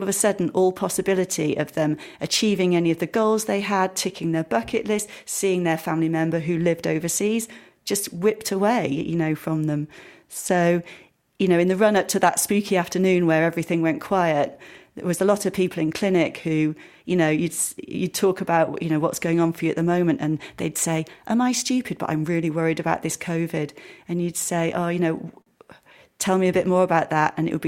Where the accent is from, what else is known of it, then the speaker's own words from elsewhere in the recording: Wales, United Kingdom; also born or lived in Sheffield; I was born in Sheffield and only lived there till I was about 5 or 6, and then had a bit of a moving around the country childhood because my dad worked for the steel industry. So spent a bit of time in South Wales, then North Wales, then back to South Wales